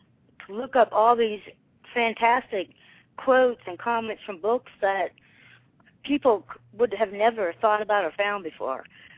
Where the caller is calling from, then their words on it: Virginia, United States; I'm from Southwest Virginia.